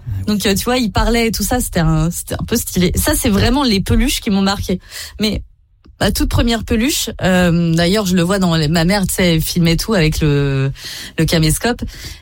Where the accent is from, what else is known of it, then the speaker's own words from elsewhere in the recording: Saint-Nazaire, Pays de la Loire, France; quand je dis que je viens de Saint-Nazaire, on me dit souvent, oh, ma pauvre. Alors que pas du tout, c'est trop cool. J'ai grandi au bord de la mer